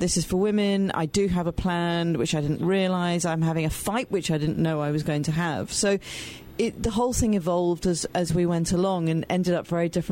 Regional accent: England, United Kingdom; born there; My father was Welsh. My mother's Scottish. I was born in England.

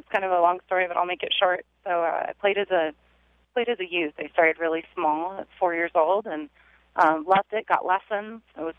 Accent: Sacramento, California, United States; I'm from Sacramento, California. So I do a little traveling here and there

